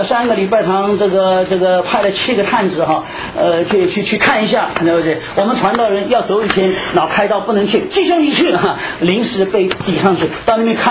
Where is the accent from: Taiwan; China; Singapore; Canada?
China